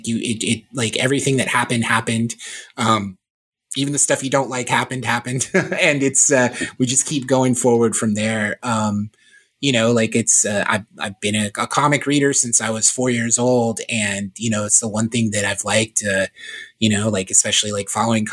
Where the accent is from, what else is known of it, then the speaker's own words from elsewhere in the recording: Florida, United States; And I'm from Florida originally. And so we went there when I was a kid and watched that water skiing show.